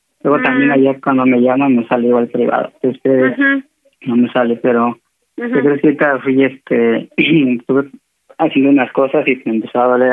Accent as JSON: {"language": "Spanish", "region": "Mexico City", "country": "Mexico", "said": "Y yo soy de ahí del DF"}